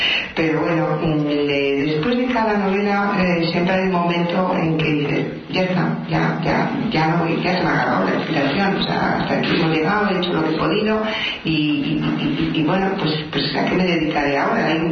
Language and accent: Spanish; Pozuelo, Community of Madrid, Spain; Yo como madrileña lo digo, soy de Pozuelo, pero da igual